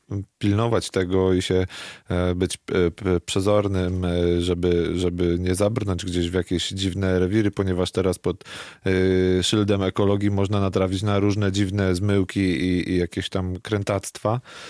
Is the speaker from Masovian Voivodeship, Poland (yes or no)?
yes; Warsaw, Masovian Voivodeship, Poland; ja jestem rodowitym warszawiakiem, ale jak ktoś mnie pyta, skąd pochodzę, no to zawsze mówię, że spod Kazimierza Dolnego